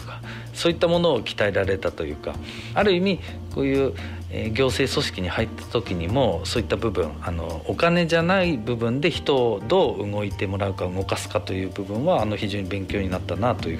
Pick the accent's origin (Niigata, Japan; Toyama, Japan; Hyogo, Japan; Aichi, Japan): Toyama, Japan; Funahashi; この生まれ育った船橋村というキーワードが、ずっと自分の心の中で残っておりまして、